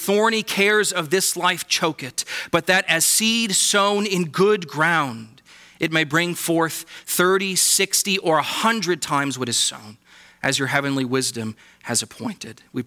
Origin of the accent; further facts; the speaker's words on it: Wisconsin, United States; I grew up here in Wisconsin, but now live in the state of Illinois.